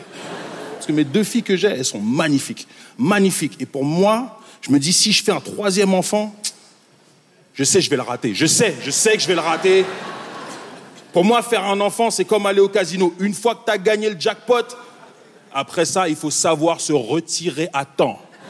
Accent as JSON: {"language": "French", "town": "Montreal", "region": "Quebec", "country": "Canada", "said": "Moi, je viens de Montréal."}